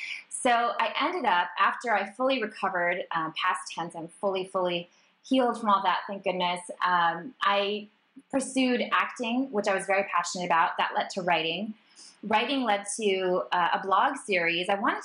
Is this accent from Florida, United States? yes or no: no; Minnesota, United States; I grew up in Minnesota, where you are, and in a community that was quite, you know, a lot of communities don't talk about sexuality